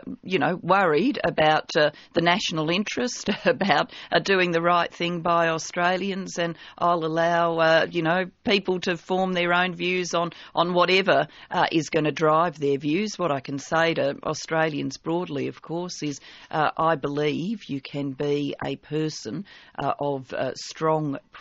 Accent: Mitcham, London, United Kingdom; We're Welsh migrants. We're Baptists. I grew up going to Mitcham Baptist Church.

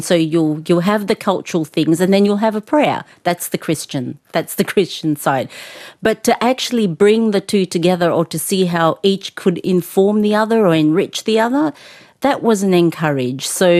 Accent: Lautoka, Western Division, Fiji; I grew up in the Pacific, and specifically the island of Fiji and the western side of the bigger island of Fiji, which we call Vitilevu, in a town called Lotoka. My people are Rutuman, they are Polynesian

